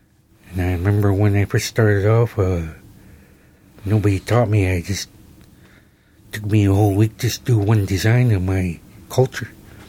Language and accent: English; Hoonah, Alaska, United States; I'm from Huna, Alaska, southeast on the island of Chichikov Island.